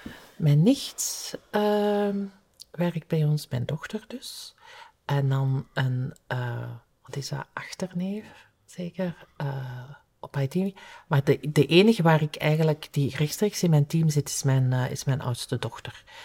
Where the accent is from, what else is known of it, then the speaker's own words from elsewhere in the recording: Diest, Flemish Brabant, Belgium; Ik ben van Diest en dat is de grens. Brabant, dus Brabant, maar het is zo vlak naast Antwerpen en vlak naast Limburg.